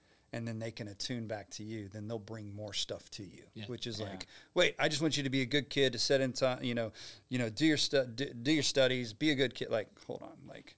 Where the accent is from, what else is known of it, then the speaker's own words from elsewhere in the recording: Cincinnati, Ohio, United States; now in Nashville, United States; I'm an Ohio kid, Cincinnati kid.